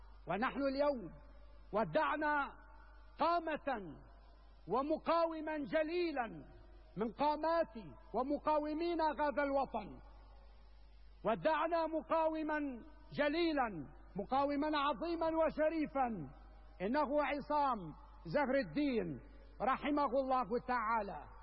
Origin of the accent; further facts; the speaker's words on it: Syria; ونحن كسوريين نقف في كل ساعة وفي كل يوم وفي كل أسبوع وفي كل شهر بشرف